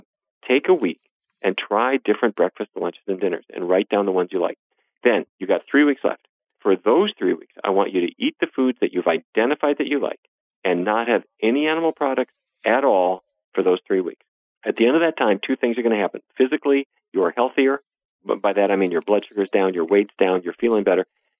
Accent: North Dakota, United States; For me, I grew up in North Dakota, so that's a certain way of eating.

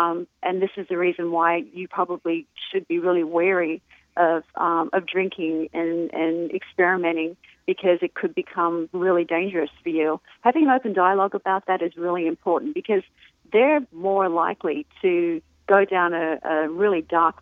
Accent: Australia; accent: Australian

